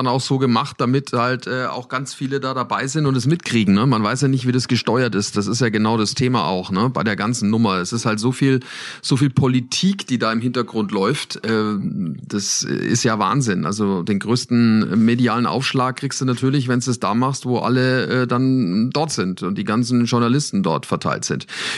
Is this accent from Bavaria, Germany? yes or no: yes; Bavaria, Germany; bei uns in Bayern sagt man, er scheißt sich nichts